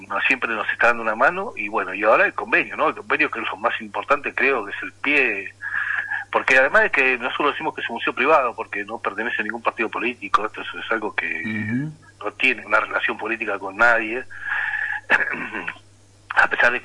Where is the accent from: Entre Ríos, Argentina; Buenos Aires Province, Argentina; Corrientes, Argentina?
Buenos Aires Province, Argentina; para todos los que somos de provincia de Buenos Aires, es Sierra de la Ventana